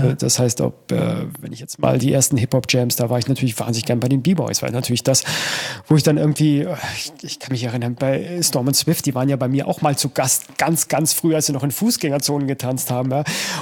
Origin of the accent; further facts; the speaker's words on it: Munich, Bavaria, Germany; bei mir war es als Münchner schon immer ziemlich gesellig.